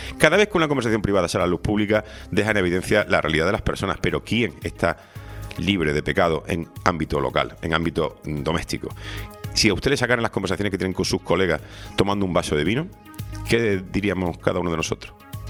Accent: Spain; somos así los españoles

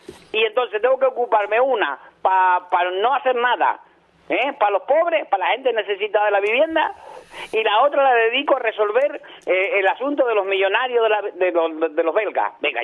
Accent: Cuba; now in Spain; Y yo soy de Cuba, sí.

